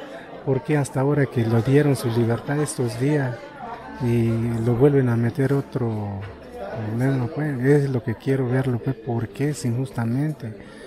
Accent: Santa Rosa, Chiapas, Mexico; Pues yo vengo aquí de Santa Rosa, municipio de Venustiano Carranza.

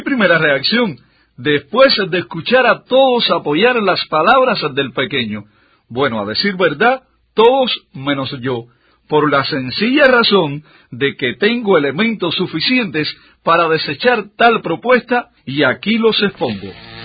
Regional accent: Cuba; Y como cubanos al fin, la porfía fue subiendo de tono

